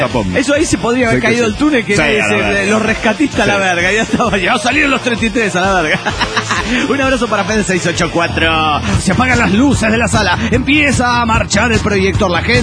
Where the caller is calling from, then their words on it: Michoacán, Mexico; de Marina Michoacán.